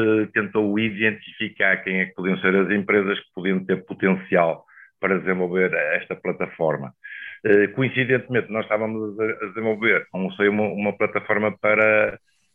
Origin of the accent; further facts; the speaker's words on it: Póvoa de Varzim, Porto, Portugal; also born or lived in Vila Nova de Famalicão; Eu fui para a Póvoa de Varzim com 1 ano. Eu sou de Ribeirão de Leão, na Vila Nova de Famalicão. Mas digamos que eu entendo-me como poveiro.